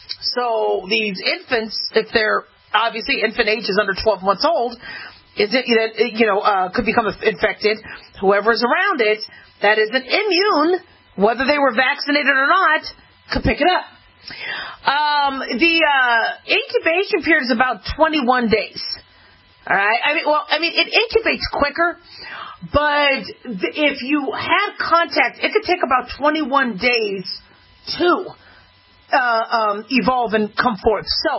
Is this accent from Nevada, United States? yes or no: yes; Las Vegas, Nevada, United States; 3 new cases of measles have been confirmed in Las Vegas. This is my hometown.